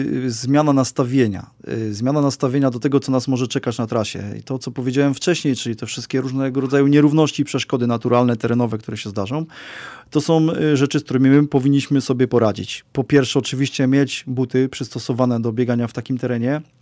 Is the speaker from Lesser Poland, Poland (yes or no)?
yes; Kraków, Lesser Poland, Poland; Ale my jesteśmy z Nowej Huty i bardzo chcieliśmy tutaj tej naszej Nowej Hucie coś tworzyć